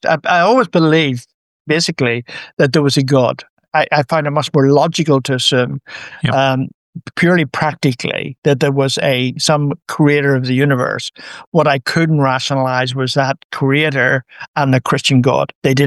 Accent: Belfast, Northern Ireland, United Kingdom; moved away as an adult; I grew up in Belfast, right in the center of Belfast.

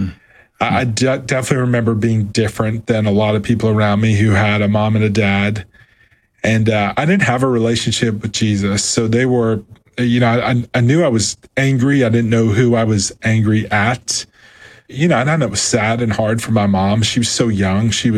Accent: New Jersey, United States; You know, so I grew up in New Jersey.

